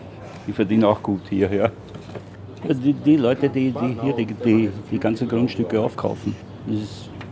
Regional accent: Austria; Ich bin Österreicher, ich werde nie Rumäne werden.

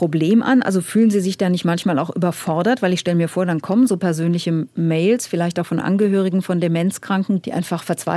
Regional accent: Germany; Ich bin halt Deutsche in Deutschland

